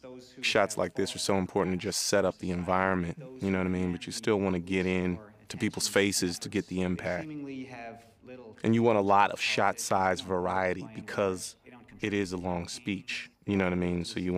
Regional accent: Silver Spring, Maryland, United States; I'm from Silver Spring. While we're shouting out Maryland folks.

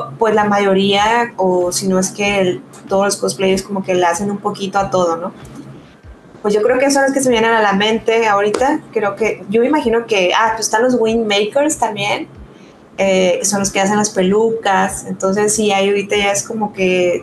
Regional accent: Chihuahua, Mexico; now in Monterrey, Mexico; vivo en Monterrey, pero yo soy de Chihuahua, entonces en Chihuahua era como que, pues así como que una convención

